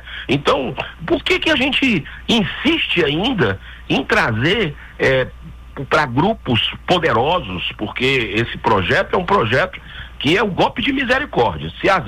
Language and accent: Portuguese; Northeast Region, Brazil; eu que sou do Nordeste, por exemplo, a gente já teve casos terríveis lá de turismo sexual